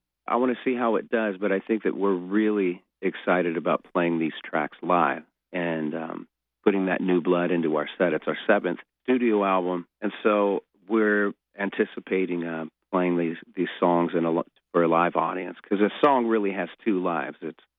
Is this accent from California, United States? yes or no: yes; California, United States; I will never be Southern. You know, I'm from California. That's in my blood. The Pacific Ocean is in my vein.